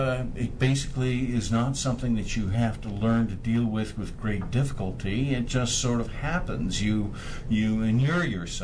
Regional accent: Evanston, Illinois, United States; born there; also born or lived in West Virginia / Rome, Italy; I was born in Evanston, Illinois, and moved for a very short while to West Virginia, where there was Island Creek Coal Company. And then from there, we moved to Rome, Italy

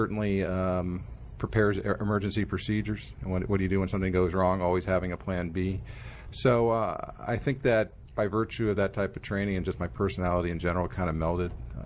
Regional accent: California, United States; also born or lived in Los Angeles / Bethesda, Maryland / New Jersey; I was born in Los Angeles, but grew up in a number of places, Bethesda, Maryland, New Jersey, and back to California for high school and subsequently college.

